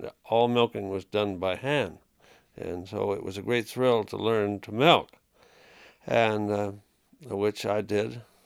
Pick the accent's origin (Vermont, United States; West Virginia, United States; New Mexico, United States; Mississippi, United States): Vermont, United States; Warren; I live in Waitsfield. We've been here since 1948. I was born and brought up in Warren. Went to high school in Waitsfield.